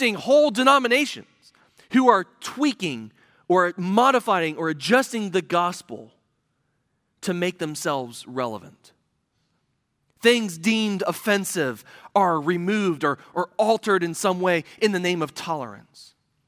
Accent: Midwest, United States; as a Midwesterner, I don't have an accent. You guys have the accent. I don't.

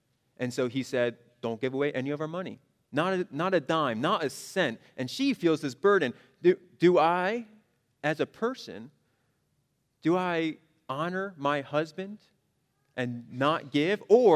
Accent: New Jersey, United States; I'm from New Jersey. It happens. I don't mean to be. It happens. I'm from the Northeast, and so I can come across a little brusque, a little jerkish.

